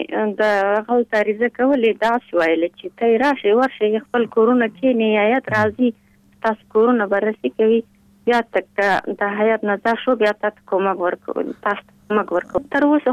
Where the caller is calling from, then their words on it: Pul-i-Khumri, Baghlan, Afghanistan; د پلخمري.